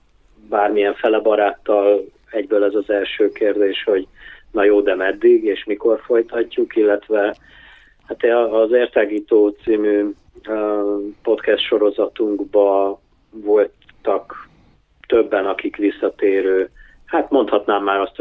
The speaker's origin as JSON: {"language": "Hungarian", "town": "Oradea", "region": "Bihor", "country": "Romania", "tie": "born or raised there", "said": "Úgyhogy annyira nem vagyok odavalós, én tőzsgyökeres nagyváradinak vallom magam."}